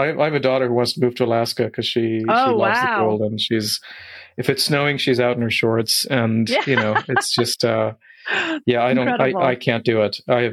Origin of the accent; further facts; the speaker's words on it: Oman; You know, I grew up in the Middle East. I grew up in mostly in Oman